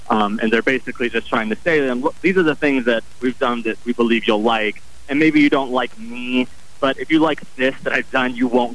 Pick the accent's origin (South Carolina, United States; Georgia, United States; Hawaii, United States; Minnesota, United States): South Carolina, United States; I'm from South Carolina